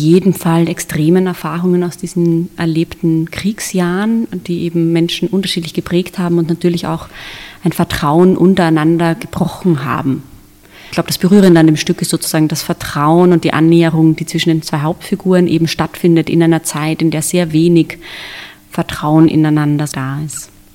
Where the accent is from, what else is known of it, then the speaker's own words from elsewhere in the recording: Austria; Und bin ja selbst sozusagen als Österreicherin